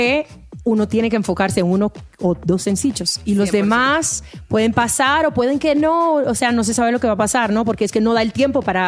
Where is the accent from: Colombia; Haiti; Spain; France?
Haiti; now in Dominican Republic; Haití, haitiana.